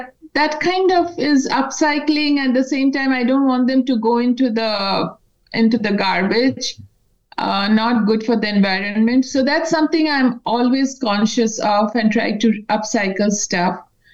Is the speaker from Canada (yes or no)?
no; India; because growing up in India, you're just surrounded by colors.